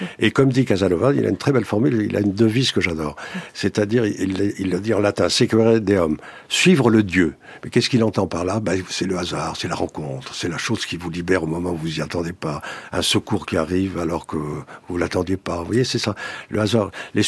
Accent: Bordeaux, Nouvelle-Aquitaine, France; born there; pourquoi je suis né à Bordeaux

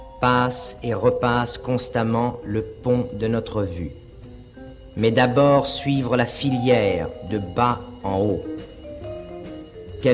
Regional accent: Paris, Île-de-France, France; born there; dans mon cas, le français, bien qu'il y a bien longtemps. Je suis né à Paris en 1932.

